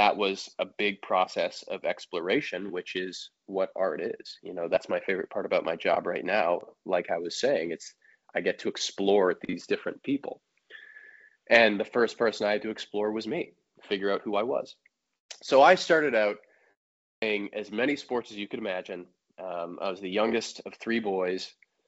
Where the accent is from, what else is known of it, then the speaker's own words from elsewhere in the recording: Chicago, Illinois, United States; But yeah, I grew up in Chicago, and from a pretty early age, I started exploring various forms of the arts